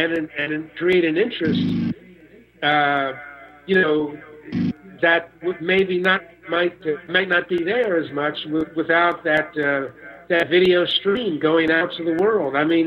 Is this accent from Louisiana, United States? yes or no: yes; New Orleans, Louisiana, United States; I'm originally from New Orleans, and I know that if they would have gone to New Orleans, they would have found some very good food.